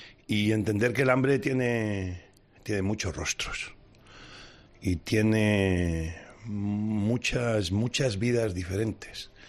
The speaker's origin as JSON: {"language": "Spanish", "country": "Spain", "said": "A mí La Dana, por haber sido en mi país, pues me dio mucha lástima"}